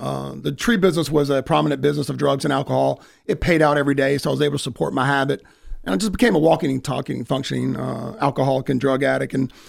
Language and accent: English; Raleigh, North Carolina, United States; You know, I grew up down in Raleigh-Durham, and, you know, we were youngest of five.